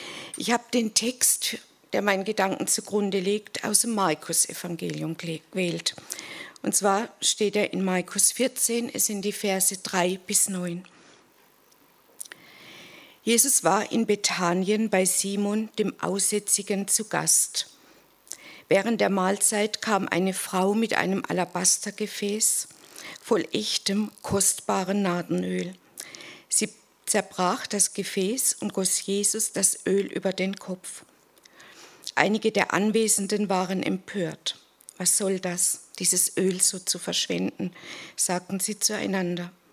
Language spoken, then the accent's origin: German; Bad Schönborn, Baden-Württemberg, Germany; Manche kennen mich ja schon, ich komme aus Bad Schönborn normalerweise.